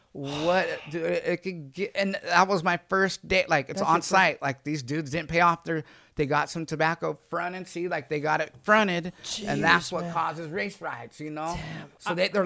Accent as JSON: {"language": "English", "town": "Santa Cruz", "region": "California", "country": "United States", "tie": "born or raised there", "said": "I'm from Santa Cruz. I grew up in Santa Cruz, right?"}